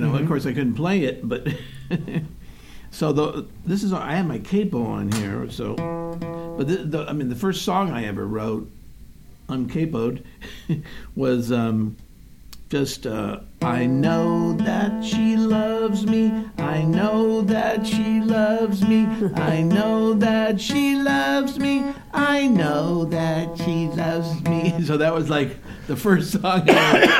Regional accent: San Diego, California, United States; No, I grew up in San Diego.

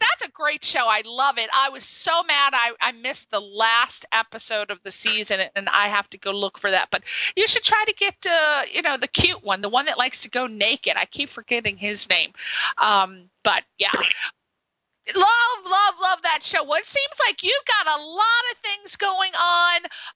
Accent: East Coast, United States; Come on, I'm from the East Coast. I love hearing the East Coast.

